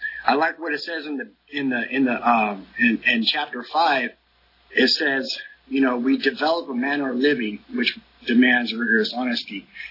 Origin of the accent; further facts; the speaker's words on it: San Diego, California, United States; I'm from San Diego. I lived 40 years in San Diego, and this is how I ended up in the valley.